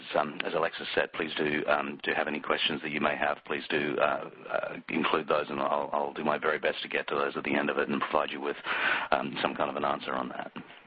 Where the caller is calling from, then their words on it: London, United Kingdom; The EMEA part of my job title means that I'm speaking from London